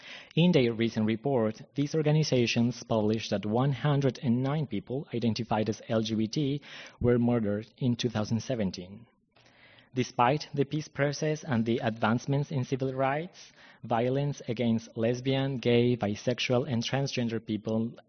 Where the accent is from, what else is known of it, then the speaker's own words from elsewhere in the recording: Bogota, Bogotá Capital District, Colombia; I'm from Colombia, specifically Bogota, which is the capital and largest city of the country with approximately 7 million inhabitants, around 15% of the whole population.